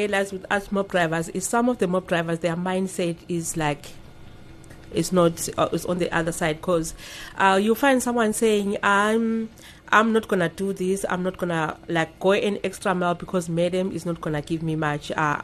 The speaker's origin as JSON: {"language": "English", "country": "Zimbabwe", "tie": "born or raised there", "moved": "yes", "lives_now": "South Africa", "said": "was born and raised in Zimbabwe. I started this mop driving when I was 16. In Zimbabwe, and then I came here in South Africa in 2009."}